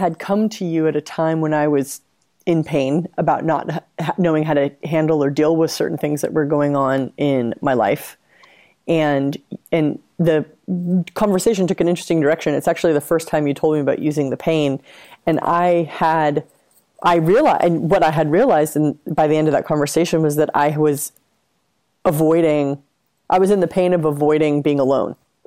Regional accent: United States; And as an American, it's like, I'm like, wait a minute, where do I get my, I have to go walk to get my mail.

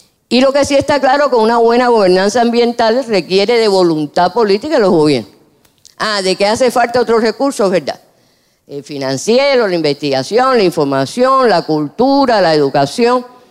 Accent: Cuba; Yo soy cubana, no voy a hablar de eso.

